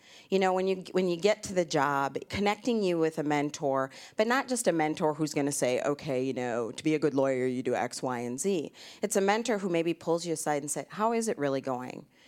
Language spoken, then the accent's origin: English; Minnesota, United States; And, you know, I'm from Minnesota, born and raised.